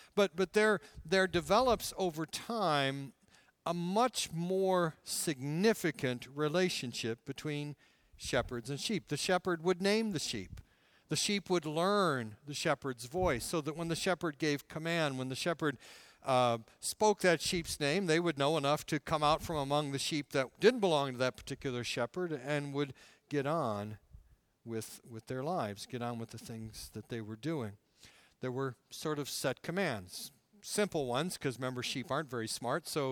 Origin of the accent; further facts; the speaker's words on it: Detroit, Michigan, United States; When I was growing up, I grew up in Downriver, Detroit. And was and still am a Detroit Tiger baseball fan.